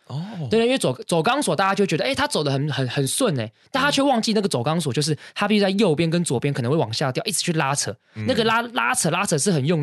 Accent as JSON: {"language": "Chinese", "country": "Taiwan", "said": "但其实我们谁都不是，我们其实是台湾人。"}